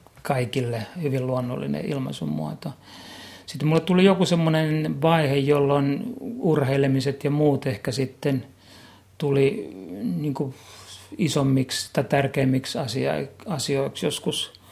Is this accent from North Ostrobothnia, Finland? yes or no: no; Tampere, Pirkanmaa, Finland; mähän kävin sitten ruotsalaisen koulun kyllä Tampereella. Että mä oon nyt kaksikielinen